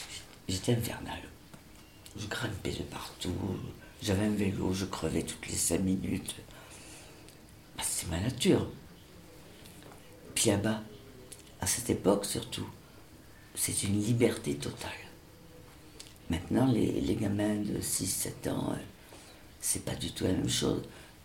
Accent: Dakar, Senegal; born there; Voilà, je suis née là-bas. Je suis née à Dakar.

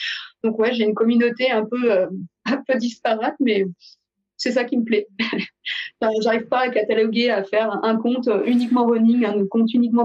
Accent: Paris, Île-de-France, France; accent: New Jersey; now in New Jersey, United States; Non, de Paris. Il me dit, mais t'as pas le même accent. Je fais, bah ouais, j'habite dans le New Jersey, donc j'ai l'accent du New Jersey.

